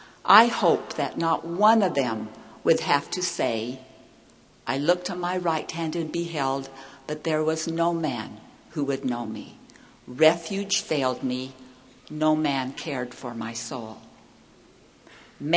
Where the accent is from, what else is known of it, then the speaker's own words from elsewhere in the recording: Hawaii, United States; I grew up in Hawaii. I loved to swim in the ocean, to catch waves, to body surf.